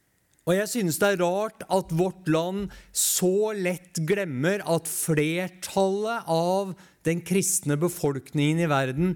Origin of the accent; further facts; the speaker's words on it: Eastern Norway, Norway; Det er jo ikke så veldig lenge siden vi igjen ble møtt av overskrifter i avisene, i hvert fall hjemme på Østlandet, der det står «Kirkene er stengt».